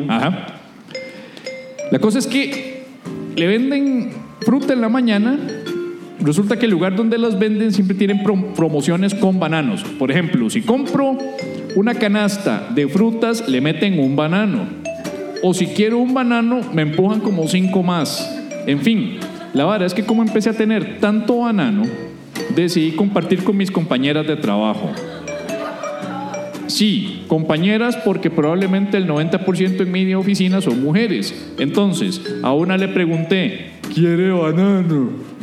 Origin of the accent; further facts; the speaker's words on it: Santo Domingo, Dominican Republic; Claro, y yo también en mi pueblo. Yo te conté que soy de Santo Domingo.